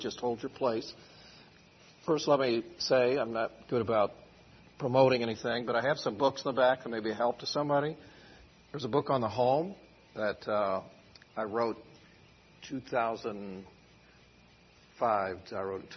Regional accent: Indiana, United States; I'm from Indiana originally.

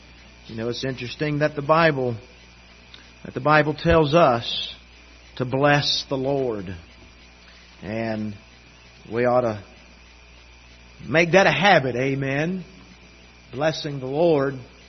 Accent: Southern US, United States; I grew up in the South, and I didn't really know much about stuffing growing up, okay?

